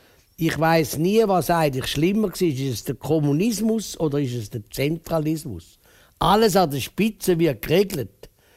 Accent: Switzerland; Als Schweizer hätte man ja gehen können, oder?

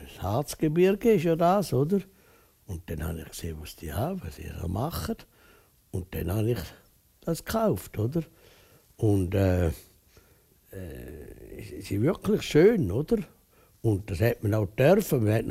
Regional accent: Switzerland; Als Schweizer hätte man ja gehen können, oder?

